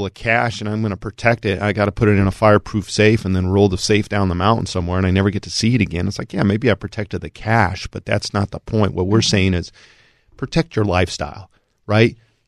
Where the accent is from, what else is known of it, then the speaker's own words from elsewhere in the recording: Colorado, United States; I grew up in the San Luis Valley and we had a lot of snow, but it was a dry snow.